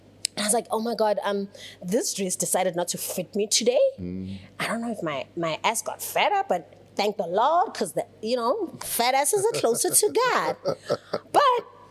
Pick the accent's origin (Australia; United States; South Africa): South Africa; But once you get to Italy, they're like, where are you from? And you're like, South Africa. They're like, oh, what? And you're like, yes.